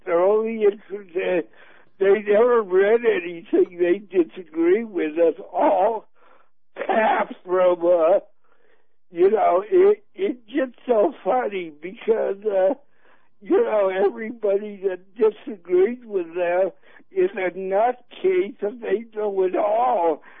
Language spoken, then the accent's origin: English; Moscow, Idaho, United States; from Moscow, Idaho.